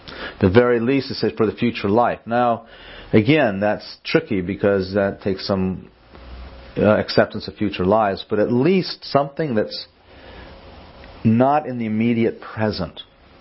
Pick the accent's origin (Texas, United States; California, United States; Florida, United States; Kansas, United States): California, United States; I grew up outside Los Angeles. I was of the surfer hippie crowd.